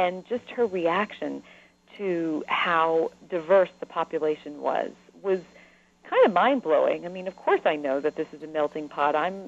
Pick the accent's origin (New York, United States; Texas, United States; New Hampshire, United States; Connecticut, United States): New York, United States; I grew up in New York, and people would come see New York and had never seen it before, and that made me appreciate that I lived in this big city